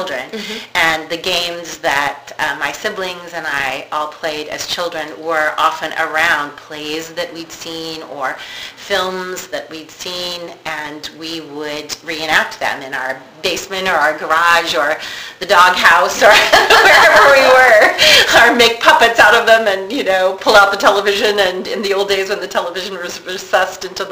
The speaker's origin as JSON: {"language": "English", "region": "Midwest", "country": "United States", "tie": "born or raised there", "said": "I grew up in suburbia in the Midwest, and my mother was having a group of bridge ladies over"}